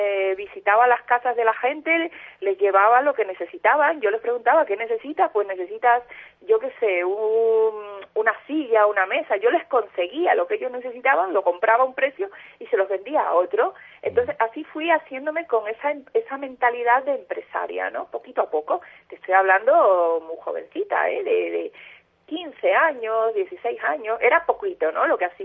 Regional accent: Ecuador; Yo empecé muy jovencita en mi país, yo soy ecuatoriana

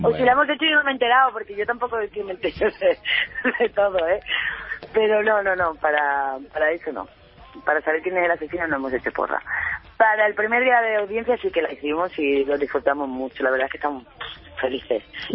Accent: Andalusia, Spain; now in Madrid, Spain; Porque yo vengo del sur, yo vengo de Andalucía

